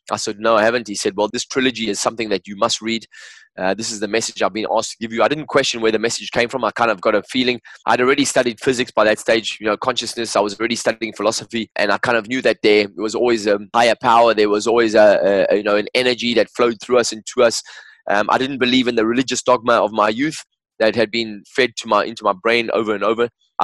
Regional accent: England, United Kingdom; I do love English language because obviously I'm English

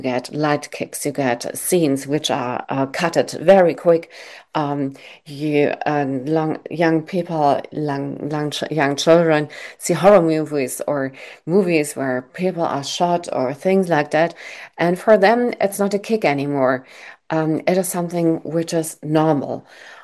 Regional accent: Rhineland, Germany; English is a second language; I'm from Rhineland, and the Rhinelandian, they're well known for really bad jokes, and they're also well known for laughing out loud, even if it's a bad joke.

